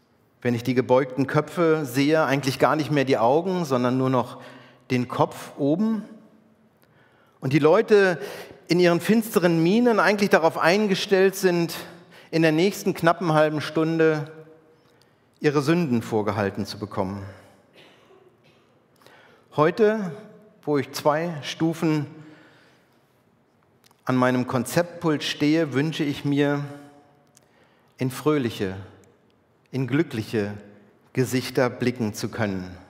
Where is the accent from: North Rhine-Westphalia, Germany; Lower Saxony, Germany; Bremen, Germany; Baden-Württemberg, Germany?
Lower Saxony, Germany; Bergen; Ich bin in Bergen aufgewachsen, 80 Kilometer nördlich von hier. Und ich bin in der evangelisch-lutherischen St. Lamberti-Gemeinde getauft als Kind und konfirmiert worden.